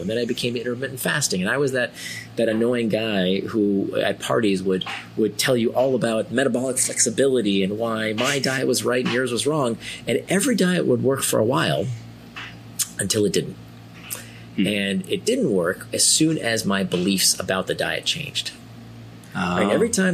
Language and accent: English; Florida, United States; I was a kid who I grew up in Central Florida, and we had a community pool.